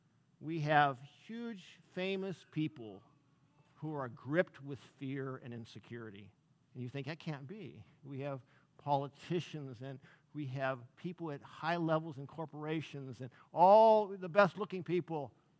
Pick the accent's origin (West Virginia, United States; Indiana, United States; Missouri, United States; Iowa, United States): Missouri, United States; St. Louis; I'm a citizen of the U.S., I'm a citizen of Missouri, citizen of St. Louis